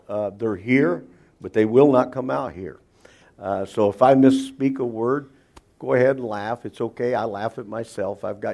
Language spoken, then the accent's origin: English; Packerton, Indiana, United States; also born or lived in Warsaw; the Methodist Church over in Packerton. Most people know that's south of town. That's where I was raised. I was born in Warsaw